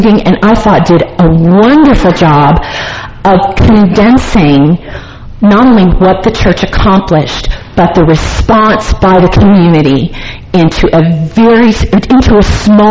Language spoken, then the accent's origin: English; Slidell, Louisiana, United States; I'm from Slidell, Louisiana. The Bishop's Storehouse for the Gulf Coast is about a mile and a half from my house.